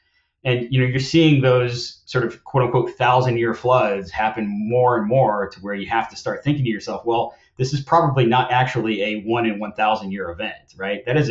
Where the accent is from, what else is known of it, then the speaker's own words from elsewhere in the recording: Louisiana, United States; you mentioned earlier, I'm from Louisiana. I've been proximate to this type of these types of events my entire life.